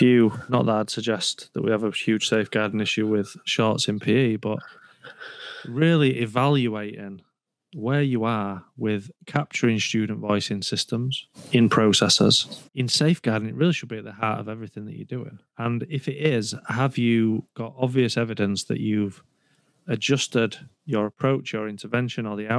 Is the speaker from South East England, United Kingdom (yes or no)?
no; Yorkshire and the Humber, United Kingdom; I'm from Yorkshire, so I'm going to say I'm all right.